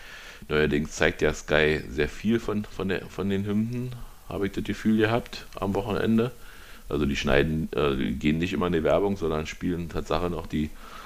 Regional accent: Berlin, Germany; als Berliner natürlich.

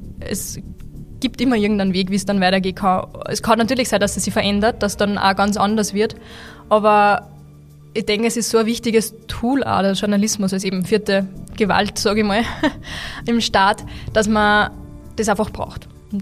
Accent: Upper Austria, Austria; ich bin aus Oberösterreich, ich würde schon gerne da bleiben.

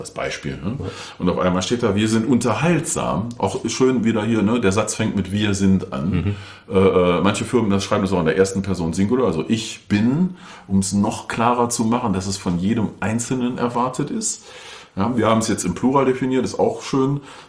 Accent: North Rhine-Westphalia, Germany; Ich komme aus dem Rheinland, nähe Köln.

